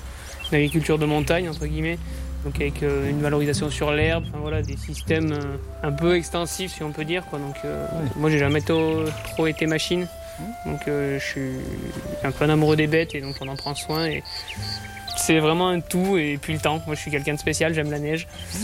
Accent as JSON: {"language": "French", "region": "South-West France", "country": "France", "said": "Moi, je suis originaire du Sud-Ouest. Et après, je suis un amoureux de la montagne, par contre. J'ai fait 3 ans dans le Cantal, dans les monts du Cantal. 2 ans au-dessus de Bourg-Saint-Maurice, parce que j'ai de la famille. L'année dernière, j'étais dans les Bauges."}